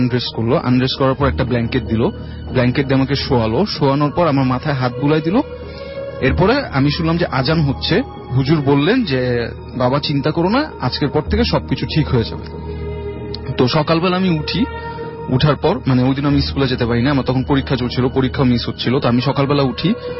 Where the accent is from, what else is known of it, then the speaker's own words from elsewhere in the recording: Dhaka, Dhaka Division, Bangladesh; আমি এসেছি ওয়েস্ট ধানমন্ডি সংকট থেকে kindly doing my A levels from private